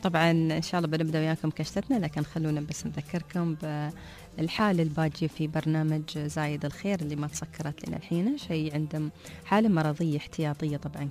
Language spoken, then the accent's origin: Arabic; Ras Al Khaimah, United Arab Emirates; عندنا في راس الخيمة